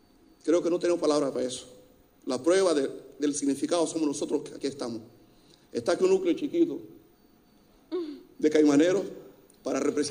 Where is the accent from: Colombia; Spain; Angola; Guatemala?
Angola; Spanish is a second language; Por Cuba hemos pasado más de 50.000 angolanos graduados en las más distintas especialidades.